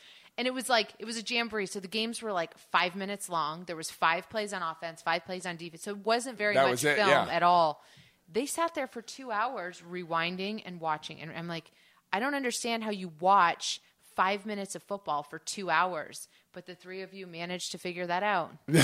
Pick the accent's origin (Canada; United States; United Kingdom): Canada; I'm Canadian. You do want me on the team.